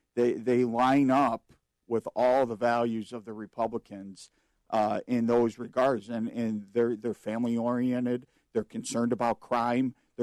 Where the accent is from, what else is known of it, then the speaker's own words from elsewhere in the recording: North Aurora, Illinois, United States; I'm from North Aurora.